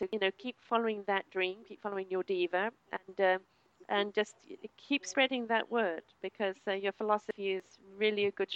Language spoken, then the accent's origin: English; United Kingdom; also born or lived in South Africa; years, and I lived